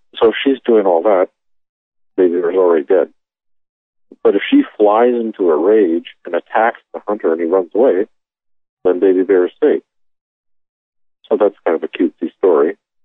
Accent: Canada; now in United States; But I grew up in Canada where there's just not all these automatic weapons and handguns everywhere.

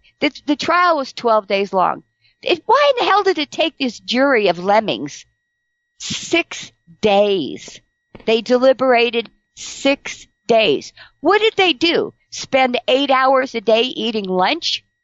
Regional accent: California, United States; I was born and raised in California.

